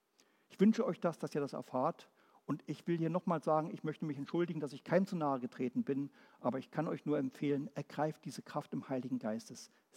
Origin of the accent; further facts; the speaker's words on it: Berlin, Germany; Ich bin aufgewachsen worden in Ost-Berlin. Bin ich geboren, aufgewachsen, da waren noch tiefe DDR-Zeiten. Meine Oma hatte Westverwandte